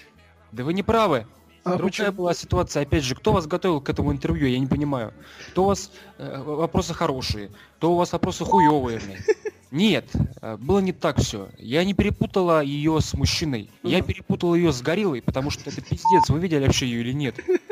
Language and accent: Russian; Sochi, Krasnodar Krai, Russia; born there; я родилась в Сочи. Прекрасный район, прекрасный край.